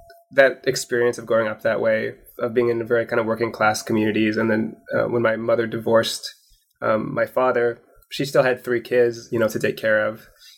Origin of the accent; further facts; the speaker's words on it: Portland, Oregon, United States; born there; I was born in Portland, Oregon, and my family was my mother was from Hawaii, and my sister was also born in Hawaii